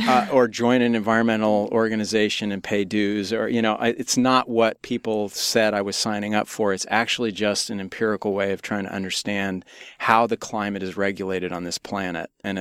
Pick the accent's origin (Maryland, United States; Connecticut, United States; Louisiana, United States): Connecticut, United States; also born or lived in Utah; now in San Francisco Bay Area, United States; I was born there, but I was raised in Connecticut and then schooled here in the Bay Area. So spent 10 years here.